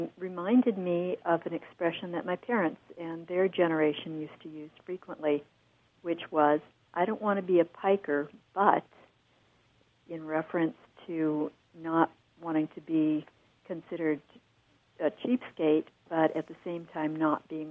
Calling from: San Diego, California, United States; I'm calling from San Diego.

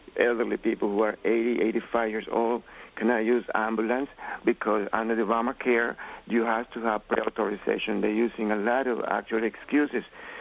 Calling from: Queens, New York, United States; Hi, good morning. I'm calling from Queens.

